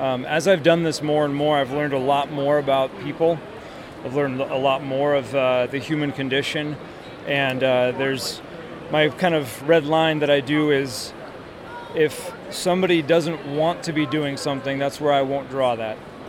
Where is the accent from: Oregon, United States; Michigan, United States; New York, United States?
Oregon, United States; Portland; Portland is my hometown, and I've been to all over the country, and I always come home.